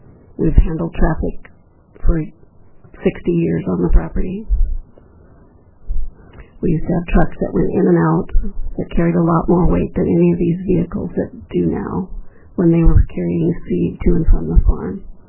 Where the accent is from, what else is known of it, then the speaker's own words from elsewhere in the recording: Wisconsin, United States; I'm originally from Wisconsin, and they have many revivals and many, many events that religion and music walk hand in hand.